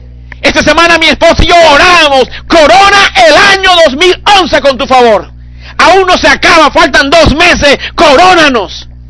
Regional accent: Colombia; Por eso que la gente, que yo soy colombiano

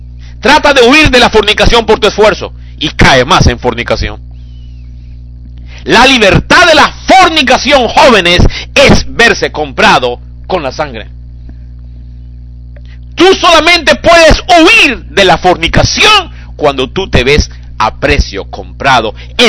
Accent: Lima, Peru; O una limeña como yo vi.

